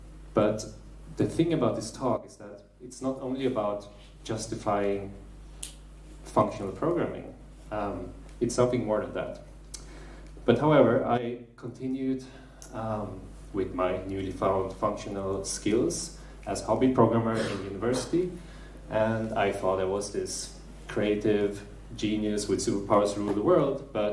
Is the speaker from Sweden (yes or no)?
yes; Stockholm, Stockholm County, Sweden; This is my city. I'm from Stockholm in Sweden, you know, Venice of the North, very beautiful city.